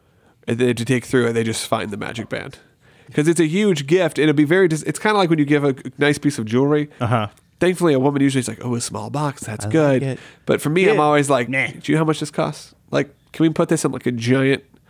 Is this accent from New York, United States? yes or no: yes; New York, United States; Will's from Boston. I'm from New York.